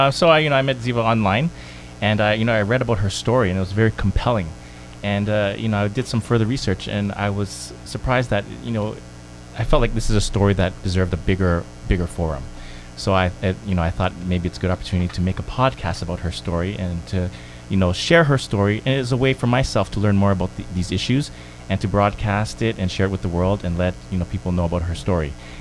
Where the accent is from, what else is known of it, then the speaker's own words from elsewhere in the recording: Toronto, Ontario, Canada; I grew up here, born and raised in Toronto. Grew up in the Jane Finch area